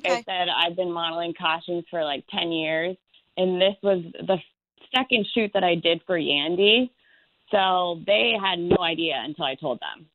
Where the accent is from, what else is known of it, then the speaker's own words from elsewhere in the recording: Pittsburgh, Pennsylvania, United States; And then when people found out that I was from Pittsburgh, I think they were even more mad about it.